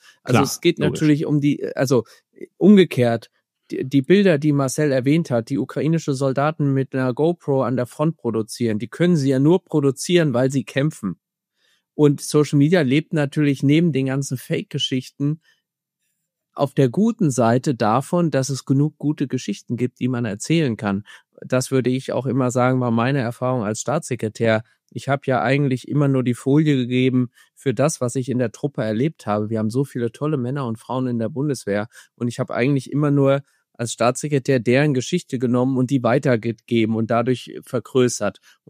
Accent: Hesse, Germany; Ich komme ja aus dem Main-Kinzig-Kreis.

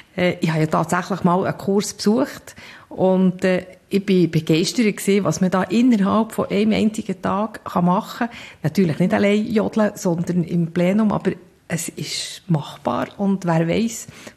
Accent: Bern, Switzerland; Ich bin in Bern aufgewachsen.

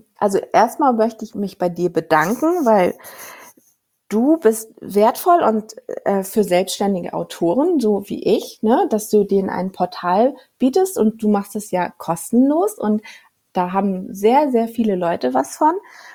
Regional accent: Hamburg, Germany; now in Munich, Germany

